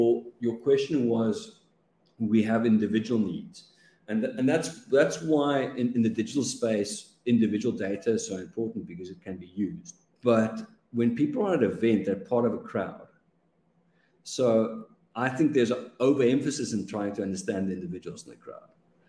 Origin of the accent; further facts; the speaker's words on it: South Africa; because I grew up in South Africa and I know how that story starts and how it ends.